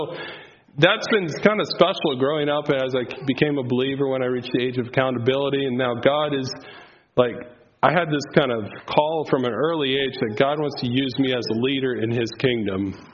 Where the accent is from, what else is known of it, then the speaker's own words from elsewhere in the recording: United States; I grew up in Holmes County.